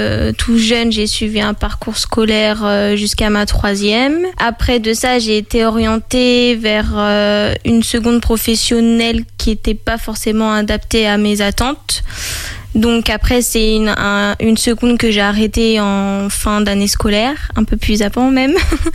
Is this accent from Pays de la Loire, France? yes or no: yes; Angers, Pays de la Loire, France; j'ai 24 ans tout juste, je suis originaire d'Angers